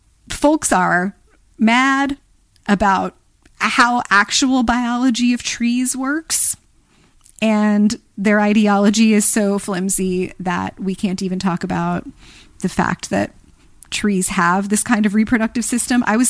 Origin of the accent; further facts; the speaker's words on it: Virginia, United States; we'll get into what's happening here in my home state of Virginia.